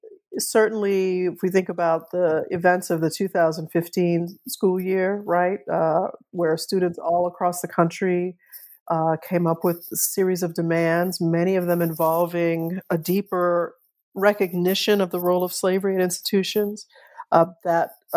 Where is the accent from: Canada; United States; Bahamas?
United States; New Orleans, Louisiana; born or raised there